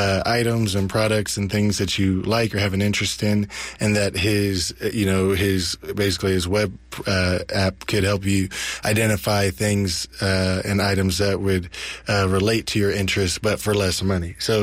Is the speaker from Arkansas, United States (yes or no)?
no; Oakland, California, United States; So I grew up actually in Oakland, deeply concerned about access to opportunity. And I went to Oakland schools, kindergarten through eighth grade